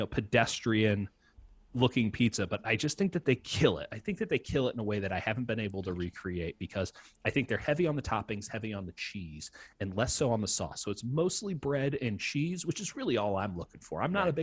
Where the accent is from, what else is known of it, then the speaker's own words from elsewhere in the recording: Oak Park, Illinois, United States; the neighborhood that I grew up in, Oak Park, finally got a Lou Malnati's.